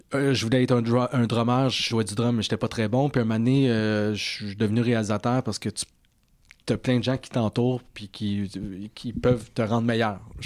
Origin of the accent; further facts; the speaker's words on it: Quebec, Canada; parce que je viens du Québec, ils vont tout de suite me parler